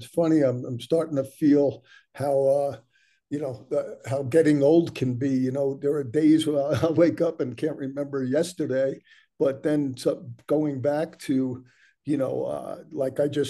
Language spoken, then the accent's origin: English; Levittown, United States; One was the growing up in Levittown part.